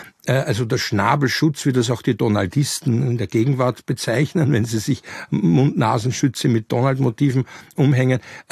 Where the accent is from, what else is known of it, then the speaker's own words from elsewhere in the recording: Austria; Bei uns in Österreich war es ja nie so dramatisch.